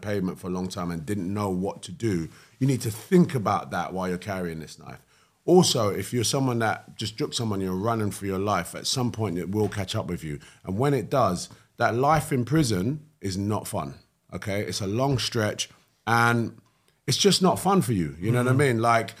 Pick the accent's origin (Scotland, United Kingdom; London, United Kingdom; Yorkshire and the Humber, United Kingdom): London, United Kingdom; I grew up in London.